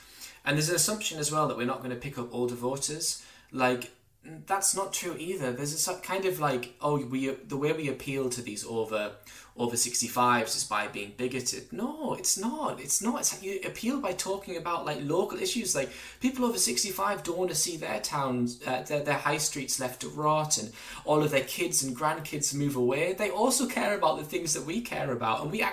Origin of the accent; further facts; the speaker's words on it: Durham, North East England, United Kingdom; when I grew up in Durham under New Labour, I admittedly voted for the Liberal Democrats